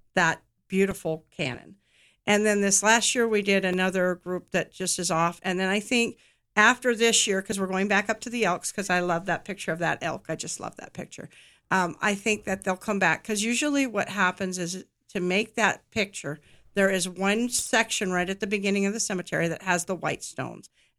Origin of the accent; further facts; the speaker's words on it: North Dakota, United States; and I'm from North Dakota, so that picture of that elk and the bighorns behind it was the picture I wanted